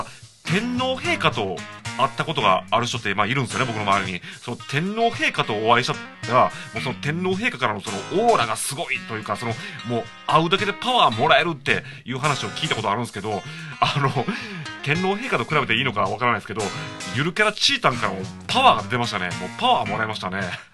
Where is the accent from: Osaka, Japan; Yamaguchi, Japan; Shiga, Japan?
Shiga, Japan; now in Kobe, Japan; まあでも僕滋賀県出身ですけど、ひこにゃんにまだ一回も会ったことないですし、ふなっしーもないですし、で僕神戸在住ですけど